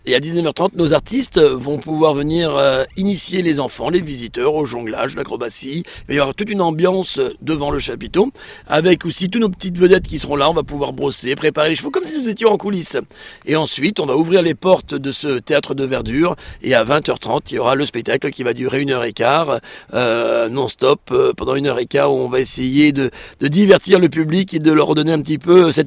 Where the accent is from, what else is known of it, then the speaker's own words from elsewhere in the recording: Tours, Centre-Val de Loire, France; Eh bien, moi je suis de Tours.